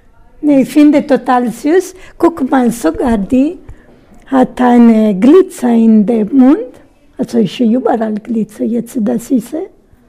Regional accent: Apulia, Italy; German is a second language; Also bei uns in Salento, da gibt es so Kirche oder Monumente

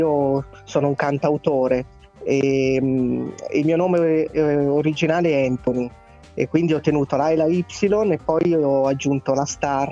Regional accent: Milan, Lombardy, Italy; Io sono di Milano, sono

